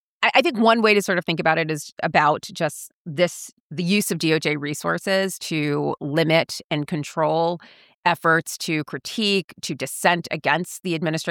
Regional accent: Florida, United States; I'm not of Florida. I'm just from Florida.

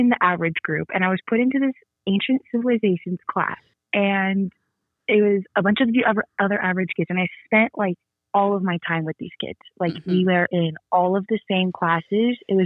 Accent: Omaha, Nebraska, United States; I'm from Omaha, Nebraska.

